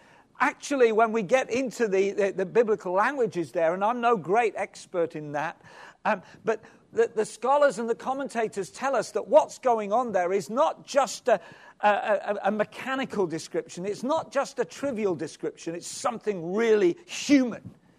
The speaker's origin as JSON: {"language": "English", "region": "England", "country": "United Kingdom", "lives_now": "Wales, United Kingdom", "said": "But living in Wales and being an Englishman, a missionary in Wales, though my mom was from there"}